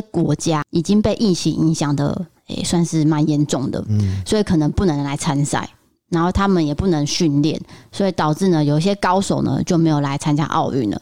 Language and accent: Chinese; Taiwan; 我们台湾人也很常去东京玩，所以对那个地方很熟悉